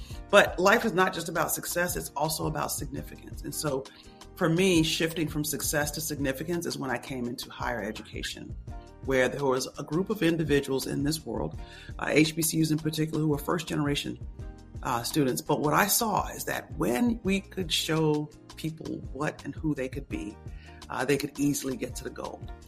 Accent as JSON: {"language": "English", "region": "London", "country": "United Kingdom", "tie": "born or raised there", "also_born_or_lived": "Zimbabwe / Birmingham, Alabama", "lives_now": "United States", "said": "born in Zimbabwe, Africa. I grew up in London, England, and I consider Birmingham, Alabama my home, although today I currently reside in central New York and have lived in many parts of the country."}